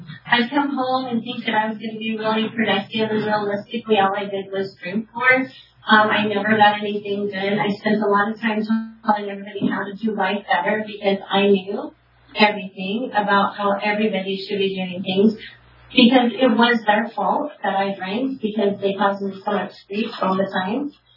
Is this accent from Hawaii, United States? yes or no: yes; Hawaii, United States; I'm from Hawaii.